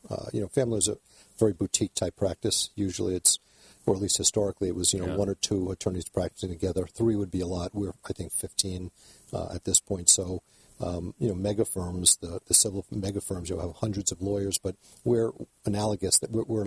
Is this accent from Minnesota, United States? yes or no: no; New York, United States; now in California, United States; I was born in New York, born and raised, went to college in Boston, went back to New York for law school